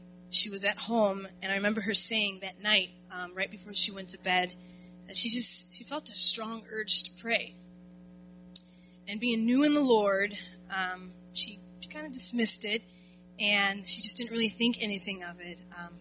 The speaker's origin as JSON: {"language": "English", "town": "Tacoma", "region": "Washington", "country": "United States", "said": "It was about 1988, 89, and I'm from Tacoma, Washington."}